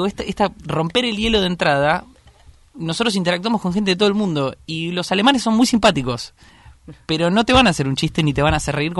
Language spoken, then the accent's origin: Spanish; Argentina; no solamente de la universidad, sino también de nosotros como argentinos.